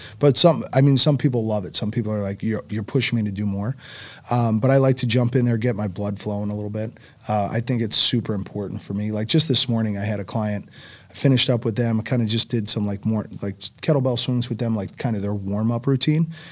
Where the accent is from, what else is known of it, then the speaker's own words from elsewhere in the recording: Newark, New Jersey, United States; I grew up in Newark, New Jersey.